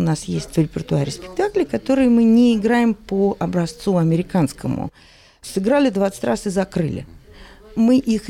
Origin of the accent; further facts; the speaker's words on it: Nizhny Novgorod, Nizhny Novgorod Oblast, Russia; Я из Нижнего Новгорода, я окончила Нижегородское театральное училище